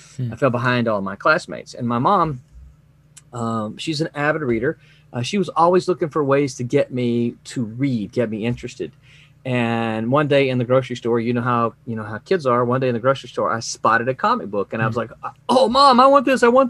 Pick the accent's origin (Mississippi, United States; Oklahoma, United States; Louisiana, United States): Mississippi, United States; also born or lived in Memphis, Tennessee; Well, I was born in Memphis, Tennessee, but I grew up in Mississippi. My parents are both from a little farming community in Arkansas. I come from a family of farmers.